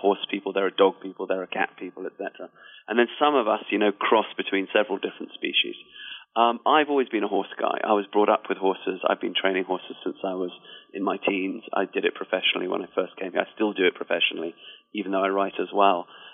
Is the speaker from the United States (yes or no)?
no; England, United Kingdom; born there; But my family is African. I was born in England, but my mother is from South Africa. My father is from Zimbabwe.